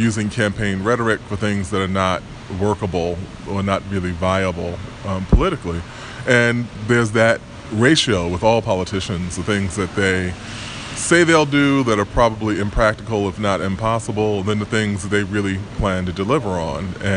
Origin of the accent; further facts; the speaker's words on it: New York City, New York, United States; of course, I'm a New Yorker, native New Yorker